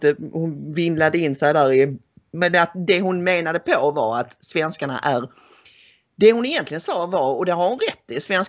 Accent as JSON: {"language": "Swedish", "country": "Sweden", "said": "Ja, det är ju fruktansvärt sorgligt och tråkigt för oss som danskvänliga svenskar ju, att det har blivit så här."}